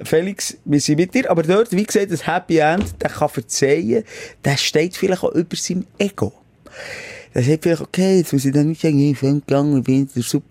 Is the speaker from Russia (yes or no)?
no; Bern, Switzerland; Ein Meeting, wo wir als Berner auf Zürich fahren.